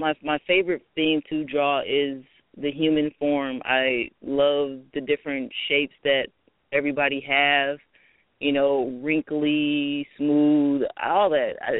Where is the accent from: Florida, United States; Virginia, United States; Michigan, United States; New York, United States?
Michigan, United States; Detroit; my native background, Native American background, or just growing up in Detroit